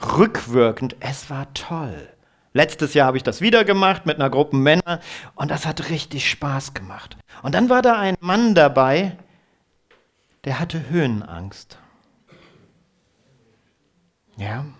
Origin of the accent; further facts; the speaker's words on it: Bad Harzburg, Lower Saxony, Germany; ich bin in Bad Harzburg groß geworden.